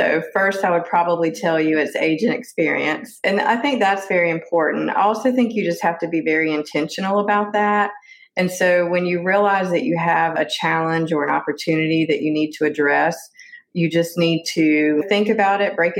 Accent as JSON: {"language": "English", "region": "the South", "country": "United States", "accent": "Southern", "said": "So I'm in the United States, which you can probably tell with my Southern accent."}